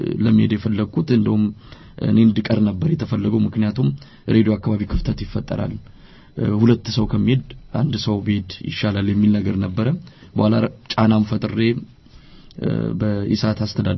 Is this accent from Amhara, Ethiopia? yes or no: no; Hawassa, Sidama, Ethiopia; also born or lived in Addis Ababa; እኔ ተወልጄ ያደኩት ቀደም ሲል እንደገለጽኩት አዋሳ ከተማ ነው አዲስ አበባንም ኖሬበታለሁና